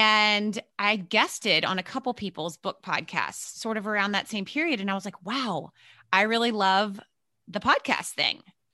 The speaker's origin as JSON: {"language": "English", "region": "Virginia", "country": "United States", "tie": "born or raised there", "also_born_or_lived": "New York City", "said": "I grew up in Virginia, so Southern, but not way down South. And I spent about 15 to 20 years in the New York City area, including Manhattan. And then I have now relocated back to Virginia."}